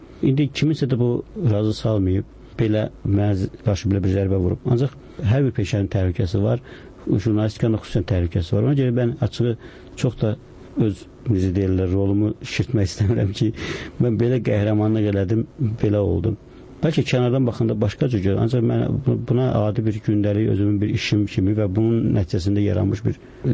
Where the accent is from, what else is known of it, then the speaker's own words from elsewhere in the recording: Yukhari Seyidahmadli, Fuzuli District, Azerbaijan; born there; Yuxarı Seydəməti kəndində.